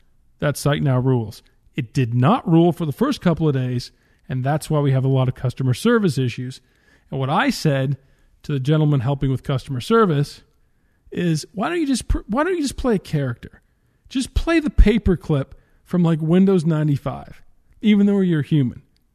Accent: Canada; I'm a Canadian.

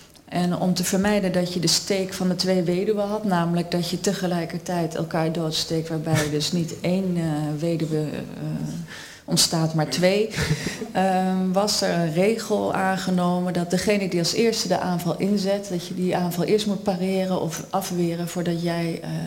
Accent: The Hague, South Holland, Netherlands; born there; Ik ben in Den Haag geboren.

